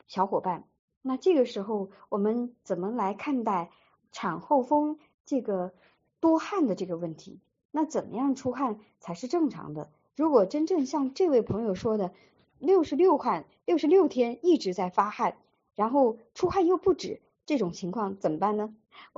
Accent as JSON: {"language": "Chinese", "town": "Nanchang", "region": "Jiangxi", "country": "China", "said": "我是来自江西南昌67的得名学员，"}